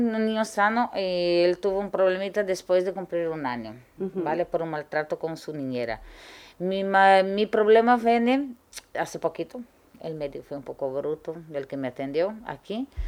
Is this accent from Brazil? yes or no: yes; Brazil; Eso es muy común en mi país. En Brasil es muy común y aquí no hay eso.